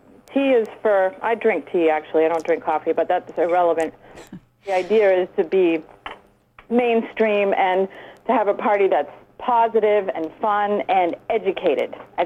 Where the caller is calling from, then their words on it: Rockland, Maine, United States; from Rockland area.